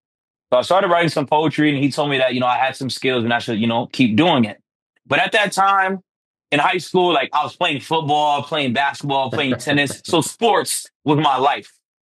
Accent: New York, United States; also born or lived in Miami; I've been a spoken word poet for 10 years now. I was born in Miami, Florida. I moved to New York, early childhood.

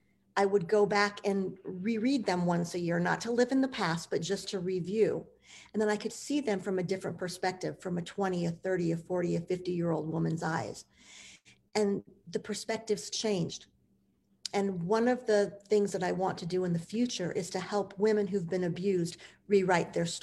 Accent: Las Vegas, Nevada, United States; I was born and raised in Las Vegas. It's my town.

